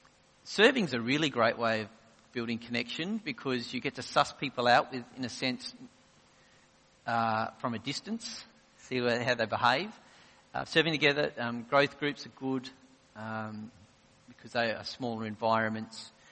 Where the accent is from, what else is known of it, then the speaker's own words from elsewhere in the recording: Adelaide, South Australia, Australia; we people who are born and bred in Adelaide aren't great at shifting our lives